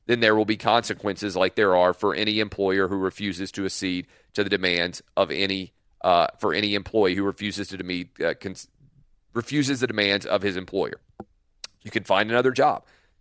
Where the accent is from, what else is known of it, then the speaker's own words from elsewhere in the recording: United States; as an American, I would feel duty-bound to do the best possible thing to help the president that I could.